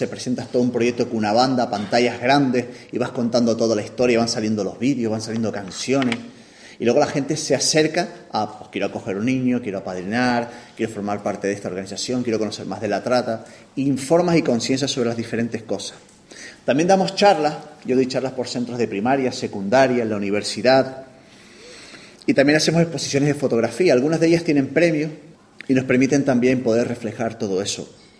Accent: Canary Islands, Spain; Yo, como canario, yo no puedo salir a la calle y hablar. Si identifican mi acento, van a por mí.

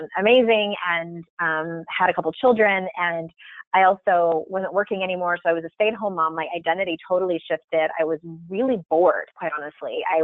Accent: San Diego, California, United States; I'm from San Diego, and there's plenty of places to go out and get in trouble when you're a young person in San Diego.

